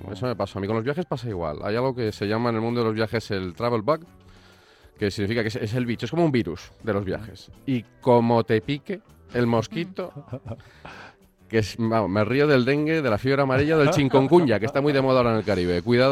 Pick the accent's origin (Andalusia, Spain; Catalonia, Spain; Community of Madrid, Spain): Community of Madrid, Spain; Madrid; moved away; also born or lived in Canary Islands; yo soy español, de hecho. Soy canario, aunque no se note. Pero los últimos 22 años los he pasado fuera de España. Uh-huh. Soy... me crié en Madrid